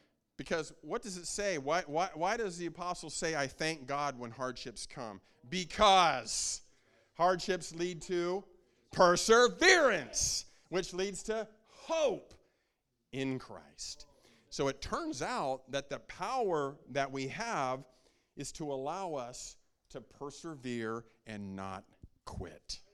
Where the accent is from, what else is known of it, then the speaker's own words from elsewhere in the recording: Midwest, United States; You know, I grew up in the Midwest, and we went to school in Chicago.